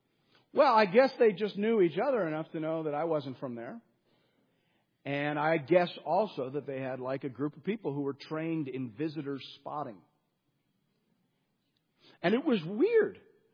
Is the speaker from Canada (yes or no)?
yes; Canada; My point is, it felt probably weirder than it was, because I'm Canadian.